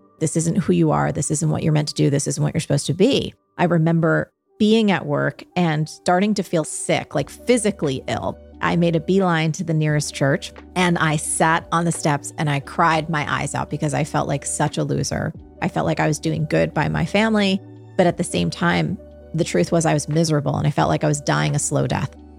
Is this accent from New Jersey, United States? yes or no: yes; New Jersey, United States; Yeah. I grew up in New Jersey, like you did.